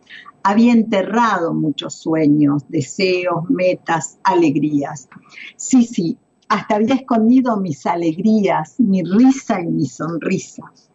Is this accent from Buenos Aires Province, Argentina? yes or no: no; Villa Clara, Entre Ríos, Argentina; la escuela primaria, la escuela secundaria que realicé en mi pueblo, en Villa Clara, Entre Ríos.